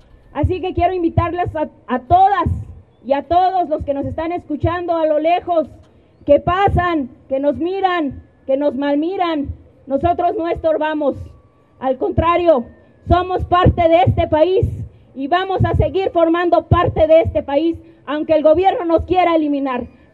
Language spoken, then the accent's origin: Spanish; Puebla, Mexico; Venimos de la Sierra Negra, venimos de esos lugares, de los más alejados, donde hay lodo, donde a veces no hay ni para comer. Pero quiero decirles que estamos muy orgullosos, muy orgullosos de nuestras raíces, de nuestra lengua